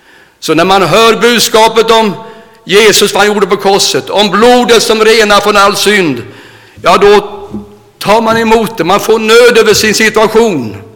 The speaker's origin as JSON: {"language": "Swedish", "town": "Nässjö", "region": "Jönköping County", "country": "Sweden", "tie": "born or raised there", "said": "hemma i Nässjö där jag bodde, mina föräldrar bodde ju där"}